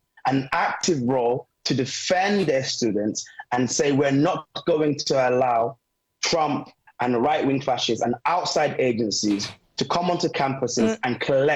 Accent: Gambia; also born or lived in United Kingdom; I think fundamentally, yes, I'm Gambian. Yes, I'm British.

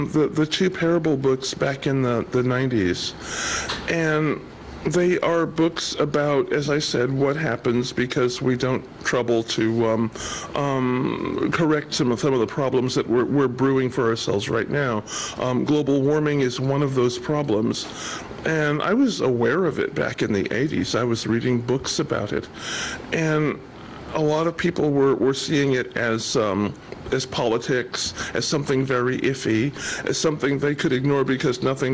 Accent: Pasadena, California, United States; my hometown, Pasadena, had a bond issue that they passed to aid libraries.

